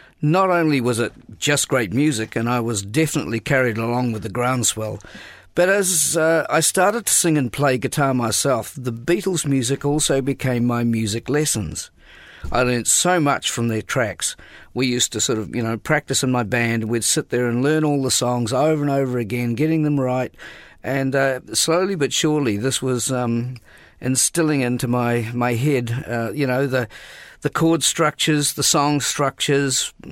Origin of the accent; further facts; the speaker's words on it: Thames, Waikato, New Zealand; I wrote that song about my hometown Thames in the Coromandel in New Zealand, a little gold mining town with a lot of history. I grew up there, and that was my song about those times.